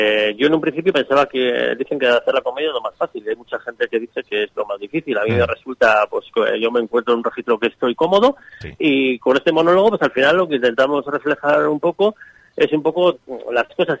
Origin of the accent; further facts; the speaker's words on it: Bilbao, Basque Country, Spain; veraneamos aquí toda la vida, ¿no? Soy de Bilbao, pero como si fuese de aquí.